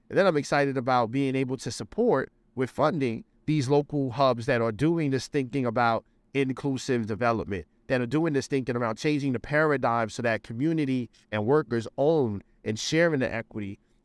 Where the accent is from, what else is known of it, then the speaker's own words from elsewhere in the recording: Bronx, New York, United States; And I was born and raised in the Bronx. And what I saw in the Bronx wasn't deficits, but I saw tons of creativity, tons of innovation and problem solving, and a lot of imagination, right?